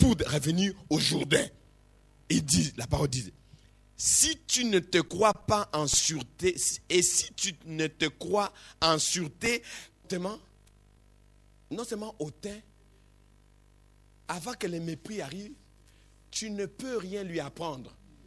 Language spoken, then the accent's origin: French; DR Congo; Chez nous, en République démocratique du Congo, je ne sais pas si dans d'autres cultures, on appelle les filles comme ça